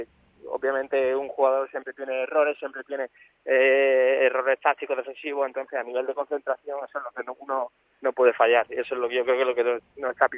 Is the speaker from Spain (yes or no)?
yes; Spain; yo siendo europeo, viniendo de España